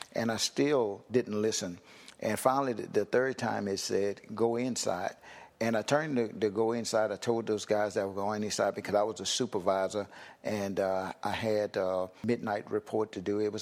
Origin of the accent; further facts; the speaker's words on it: Donaldsonville, Louisiana, United States; The community that I grew up here in Donaldsonville, we all helped each other.